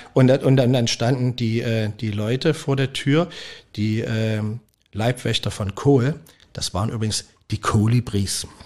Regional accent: Saxony, Germany; moved away; als Sachse sich in der Pfalz zurechtzufinden.

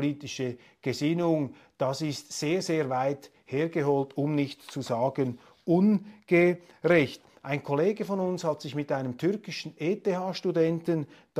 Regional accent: Switzerland; was ich als Schweizer hier nicht umhin kann festzustellen

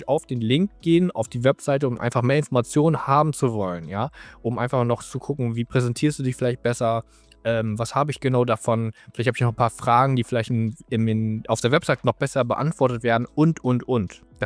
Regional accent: Hanover, Lower Saxony, Germany; Also ich komme aus Hannover

